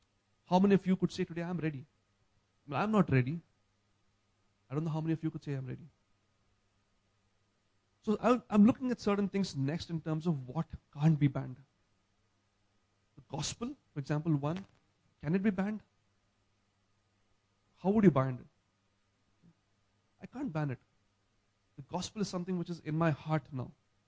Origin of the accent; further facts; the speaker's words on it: Hyderabad, Telangana, India; I'm from Hyderabad, and then in Hyderabad, we were a pretty cool place, a very hospitable place, if I had to say.